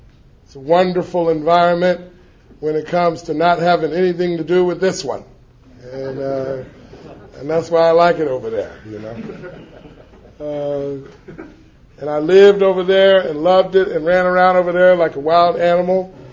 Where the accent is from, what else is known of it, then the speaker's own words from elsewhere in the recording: Watts, California, United States; also born or lived in San Fernando Valley; I was born a poor black child in the Jordan Downs Projects, is where I grew up in Watts. Lived over there for 14 and a half years. And I went to school in the San Fernando Valley for 6 years, which explains the proper diction when I speak. But I really am from Watts.